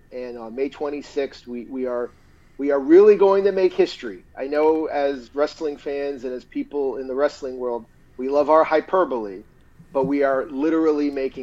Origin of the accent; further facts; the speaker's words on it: Florida, United States; I grew up in South Florida.